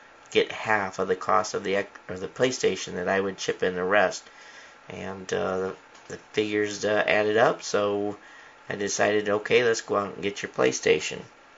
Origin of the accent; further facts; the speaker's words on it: United States; But, you know, I being American, I much prefer to drive on the right-hand side.